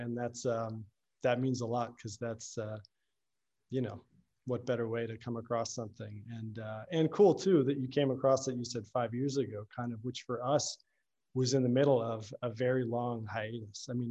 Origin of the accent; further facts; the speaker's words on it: Georgia, United States; moved away as an adult; also born or lived in Tennessee / Florida; I grew up in mostly in the South, in Georgia, and a little bit in Tennessee and Florida. But then when I was 18, I moved to upstate New York to go to college.